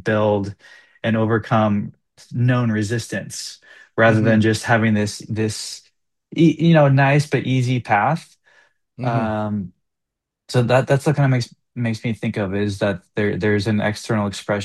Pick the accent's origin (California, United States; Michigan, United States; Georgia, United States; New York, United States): California, United States; Malibu; growing up in Malibu, it's like there's no real struggle